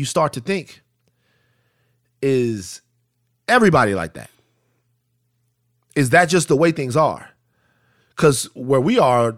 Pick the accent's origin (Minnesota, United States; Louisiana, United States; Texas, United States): Louisiana, United States; Baton Rouge; if I'm still back in Baton Rouge and I'm growing up in South Baton Rouge where I'm from